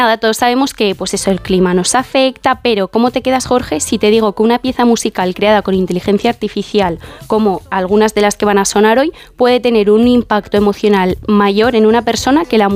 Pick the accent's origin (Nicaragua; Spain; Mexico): Spain; Nules, Valencian Community; Allí muy buenas playas, ¿eh? Sí, mi pueblo sí. Es pueblo mágico de España, fíjate.